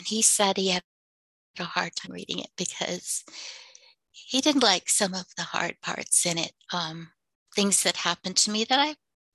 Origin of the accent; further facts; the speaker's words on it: United States; well, I don't think then I should be here either then, because I'm Native American.